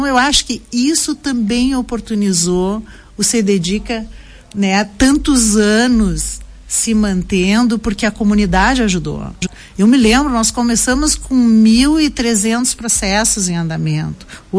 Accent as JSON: {"language": "Portuguese", "town": "Porto Alegre", "region": "Rio Grande do Sul", "country": "Brazil", "said": "eu sou porto-alegrense, eu sei que a gente é muito bairrista"}